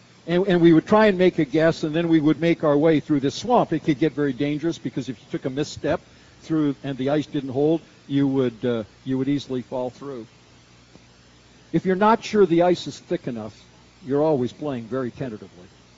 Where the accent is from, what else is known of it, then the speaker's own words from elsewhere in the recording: Vancouver, British Columbia, Canada; as a little boy, or a younger person up in Vancouver, up in Canada, we didn't get cold very often, but being a Canadian, we loved to play hockey.